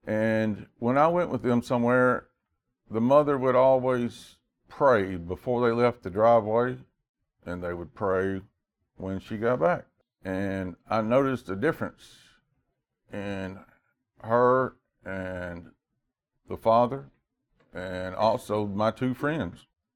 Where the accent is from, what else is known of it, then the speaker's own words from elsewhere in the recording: Memphis, Tennessee, United States; And I was born and raised in Frazier, right here in Memphis.